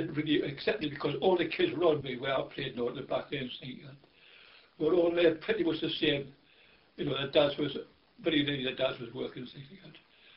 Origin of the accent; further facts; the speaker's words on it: South Shields, North East England, United Kingdom; born there; And I was born in South Shields, County Durham. And I lived on a street called Parford Street. And I went to St. Bede's School. Then we got transferred to a council house in Thames Lane, Dean's Estate, 35